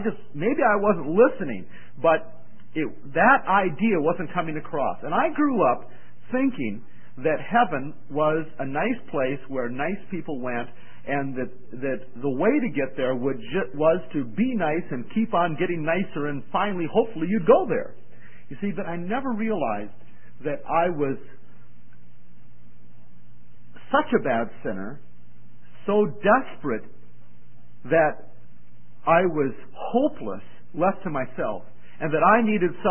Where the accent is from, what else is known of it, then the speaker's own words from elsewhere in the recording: Valley City, North Dakota, United States; a transaction had taken place in that car outside of my hometown of Valley City, North Dakota on June 1st, 1972.